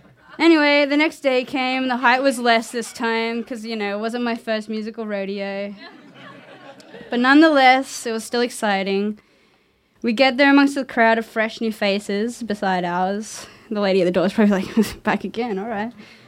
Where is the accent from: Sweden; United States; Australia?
Australia; Queensland; I guess a lot of people, but like, I'm from Queensland, whatever.